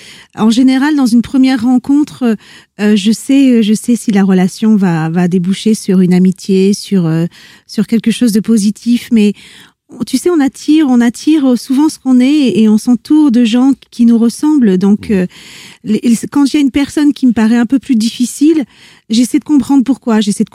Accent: Italy; que j'écoutais dans mon enfance en Italie avec ma famille.

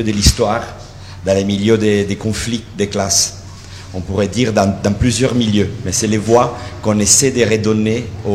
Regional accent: Milan, Lombardy, Italy; now in Marseille, France; Alors, moi, je viens d'Italie. Je suis né à Milan. J'ai vécu pendant beaucoup d'années à Milan et je viens de déménager. Maintenant, j'habite à Marseille depuis 2 années.

